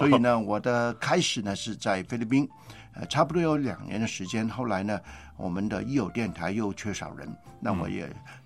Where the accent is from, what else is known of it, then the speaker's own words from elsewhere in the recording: Hong Kong; Chinese is a second language; 那我是在香港长大，一句普通话都不会讲